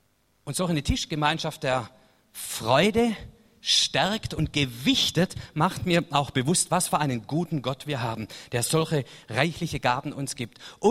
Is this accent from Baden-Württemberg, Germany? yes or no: yes; Baden-Württemberg, Germany; Also wieder für mich als Schwabe schwierig